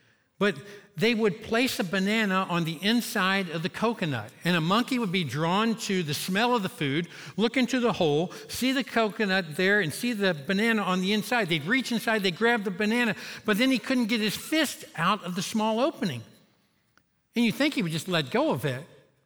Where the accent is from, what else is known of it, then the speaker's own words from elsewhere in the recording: Kentucky, United States; accent: Kentucky country accent; Then all of a sudden, he starts picking on me for a Kentucky country accent.